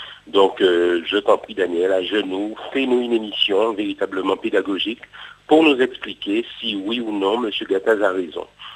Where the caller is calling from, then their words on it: Pointe-à-Pitre, Guadeloupe; de Pointe-à-Pitre, en Guadeloupe